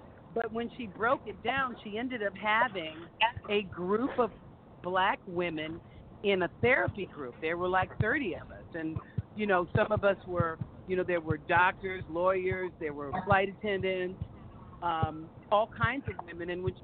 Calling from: Los Angeles, California, United States; calling from Los Angeles.

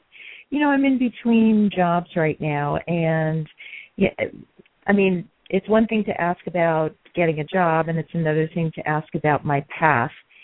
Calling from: Los Angeles, California, United States; Hi, this is … from Los Angeles.

